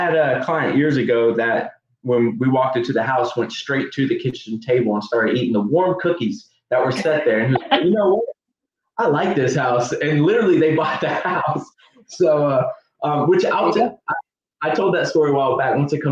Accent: Fayetteville, United States; I'm from Fayetteville, so.

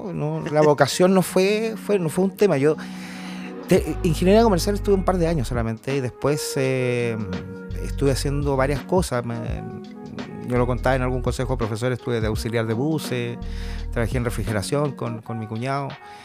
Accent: Puerto Montt, Los Lagos, Chile; Nací en Puerto Montt en el 76, nacido, criado, no me he movido de acá.

